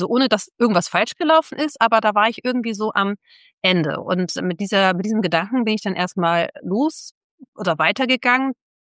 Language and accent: German; Hamburg, Germany; born there; now in St. Peter-Ording, Germany; ich wohne in St. Peter-Ording, also ganz im Norden von Schleswig-Holstein, bin gebürtige Hamburgerin, sehr verbunden mit Norden und Nordsee